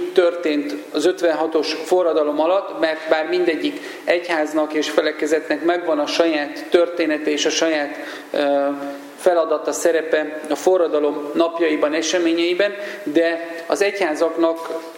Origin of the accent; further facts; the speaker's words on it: Körmend, Vas, Hungary; born there; én egy vasmegyei kisvárosban, Körmenden születtem